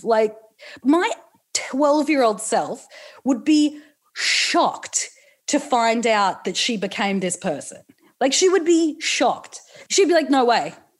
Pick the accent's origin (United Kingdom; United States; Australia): Australia; Newcastle, New South Wales; I'm from Newcastle and you know, you're from Canberra, so you like get this